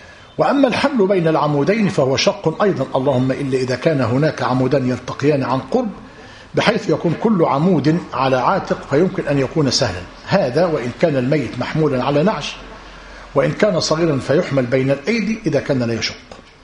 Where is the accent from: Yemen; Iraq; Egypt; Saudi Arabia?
Saudi Arabia; Najd; وعندنا في نجد لا يخصصون مصلى الجنائز بل الجنائز يؤتى بها إلى المساجد،